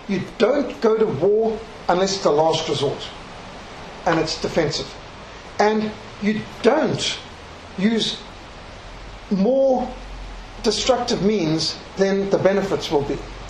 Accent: Zimbabwe; I'm South African and Rhodesian. I was brought up in Rhodesia.

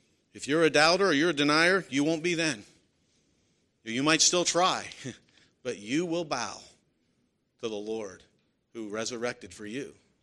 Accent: Pennsylvania, United States; The man who founded my home state of Pennsylvania said this

